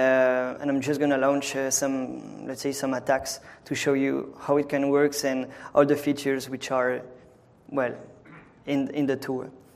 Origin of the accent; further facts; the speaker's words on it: France; English is a second language; So as you maybe noticed it with my accent, well, I'm French. French student, last year of master